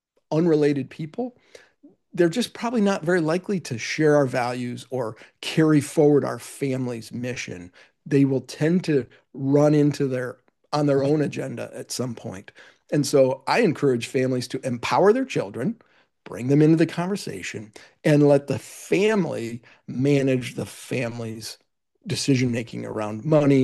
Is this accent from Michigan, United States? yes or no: yes; Michigan, United States; great automobile manufacturers in my home state of Michigan.